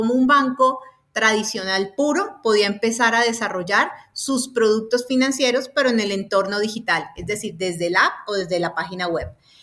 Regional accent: Cali, Valle del Cauca, Colombia; now in Bogotá, Colombia; Yo soy caleña, pero llevo más de 21 años viviendo en Bogotá.

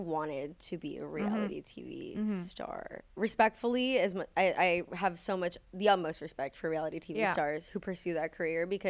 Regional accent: Los Angeles, California, United States; I grew up here, in Los Angeles. I was actually born on this street.

